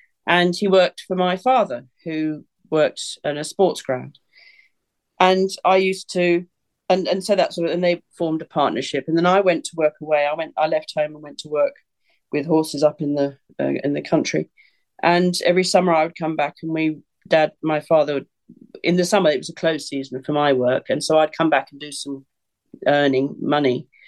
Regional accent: South East England, United Kingdom; That's where I am now, and that's where I've spent my life. I'm within a few miles of where I was born. So I've spent my whole life in the southeast of England. Not far from the coast, not far from the city of London.

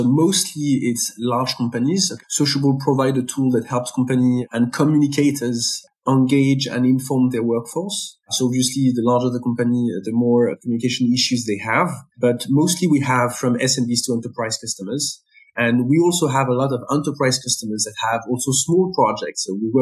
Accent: Paris, Île-de-France, France; English is a second language; I'm from Paris. I'm a French person. I guess you have heard that with my accent. My family come from half of France, half of Algeria. Okay, it's three generations before. So this last name is from Algeria.

